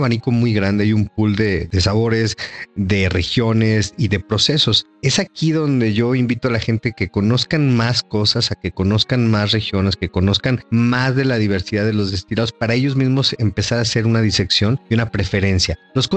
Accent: Mexico; sí es un tema importante como mexicanos

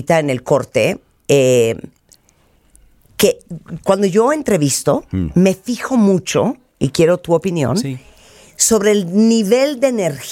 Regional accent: New York, United States; also born or lived in Nicaragua; now in Mexico; yo originalmente, Christian, nací en Nicaragua, crecí en Nueva York y ahora vivo en México desde hace muchísimos años. Me siento muy ciudadana del mundo por eso. Soy totalmente bilingüe, 100% español, 100% inglés. Soy mamá de 2 niñas, una de 30, una de 27.

